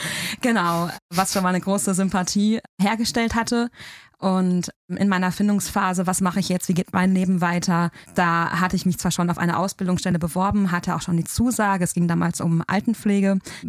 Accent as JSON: {"language": "German", "region": "North Rhine-Westphalia", "country": "Germany", "tie": "born or raised there", "said": "Also die Variante war, ich bin gebürtige Ruhrgebietlerin, war zwischendurch weg für mein Theologiestudium und bin dann wieder zurückgekommen."}